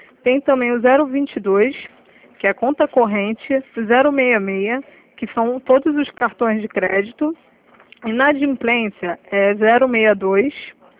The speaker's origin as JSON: {"language": "Portuguese", "town": "Nova Iguaçu", "region": "Rio de Janeiro", "country": "Brazil", "said": "sou de Nova Iguaçu 1."}